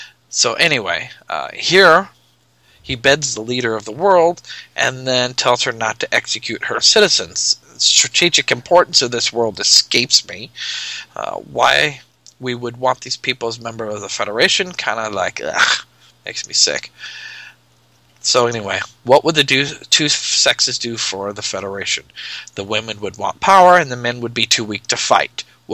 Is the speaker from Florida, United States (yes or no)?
no; Nebraska, United States; from Nebraska.